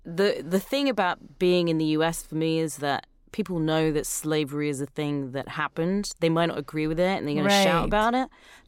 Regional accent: London, United Kingdom; I grew up in England, in London, which is a beautiful place to be as well

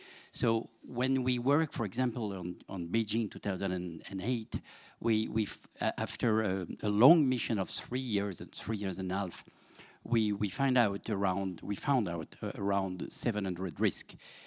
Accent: France; accent: French; English is a second language; First of all, I would like to apologize for my accent, which is not Scottish, which is not English, just only French.

